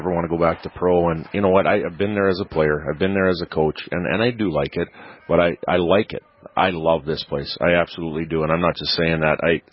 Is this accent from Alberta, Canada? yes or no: yes; Alberta, Canada; moved away; I was a young boy from Canada that came down here. I got a scholarship, and I love my home back home in Canada.